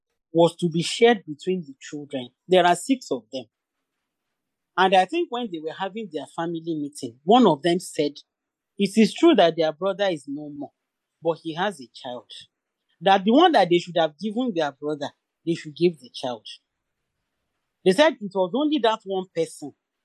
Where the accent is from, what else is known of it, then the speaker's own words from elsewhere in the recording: Ilaro, Ogun, Nigeria; we were both from Ogun State. He was from Abeokuta. I am from Ilaro.